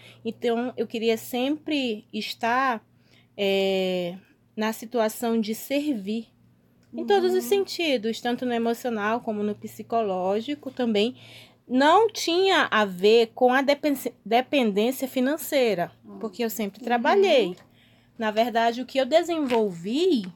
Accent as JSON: {"language": "Portuguese", "town": "Manaus", "region": "Amazonas", "country": "Brazil", "lives_now": "Curitiba, Brazil", "said": "sou de Manaus e tenho 37 anos."}